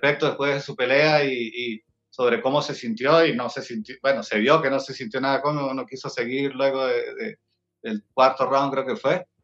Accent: Venezuela; now in Colombia; Yo soy original de Venezuela, estamos establecidos en Colombia

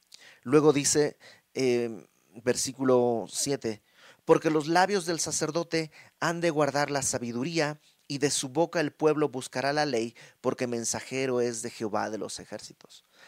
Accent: Mexico; No somos todos mexicanos, ¿por qué nos ponemos el pie el uno al otro?

